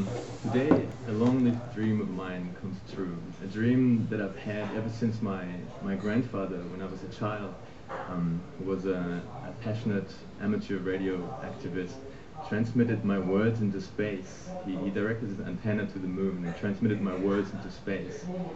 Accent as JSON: {"language": "English", "country": "Germany", "said": "I'm from Germany, 33 years old, and I currently live in Hamburg"}